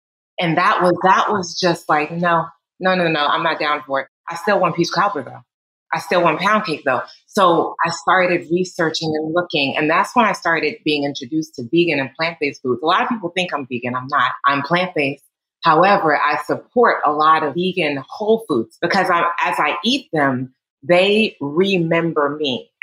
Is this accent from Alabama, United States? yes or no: no; Atlanta, Georgia, United States; I grew up in Atlanta, and I remember church functions, after church functions, or any holiday at the church, getting together with family reunions, Sundays at grandma's, Saturdays too